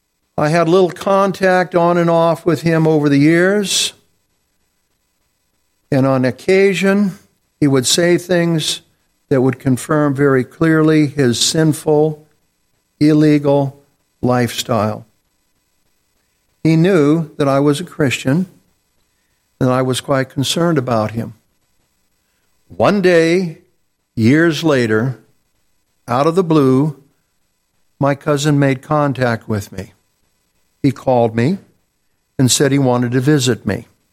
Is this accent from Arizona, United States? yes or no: yes; Phoenix, Arizona, United States; We grew up together in Phoenix, Arizona, and we often did many things together.